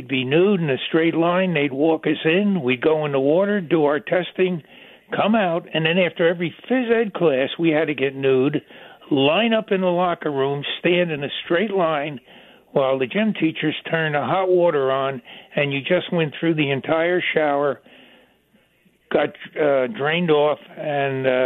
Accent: New Jersey, United States; In fact, I'm from North Jersey, and the YMCAs and the YWCAs, the women swam nude.

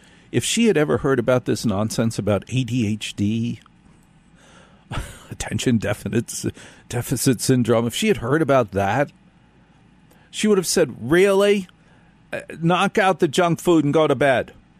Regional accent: New Jersey, United States; when I was growing up in North Jersey.

